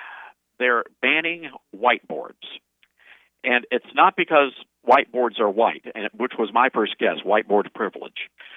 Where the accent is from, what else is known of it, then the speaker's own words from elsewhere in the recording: the South, United States; You see, I grew up in the South, so I just assumed everything that I say they think is racist.